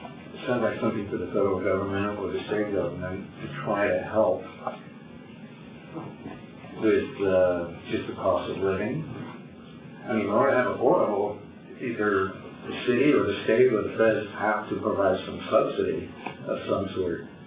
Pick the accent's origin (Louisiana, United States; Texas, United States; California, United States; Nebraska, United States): California, United States; San Diego; where I was born and raised in San Diego, went to Crawford High School.